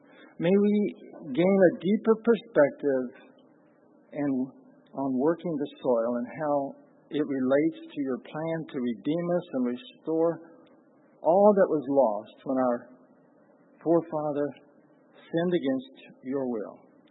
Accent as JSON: {"language": "English", "region": "Appalachia", "country": "United States", "said": "And my father had a vision for making a living with trees in Appalachia. So I'm from the Appalachian Mountain region. I guess I'm what you would call Scotch Irish."}